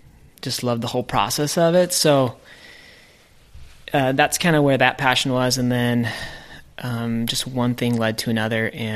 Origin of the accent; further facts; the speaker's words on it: Salt Lake City, Utah, United States; born there; So I was born in Salt Lake, Utah.